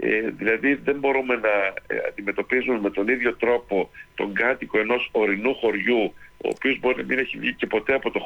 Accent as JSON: {"language": "Greek", "region": "Eastern Macedonia and Thrace", "country": "Greece", "tie": "born or raised there", "said": "για όλους εμάς που είμαστε από εδώ από τη Θράκη, που ζήσαμε, που ζούμε, που αναπτυσσόμαστε εδώ πέρα"}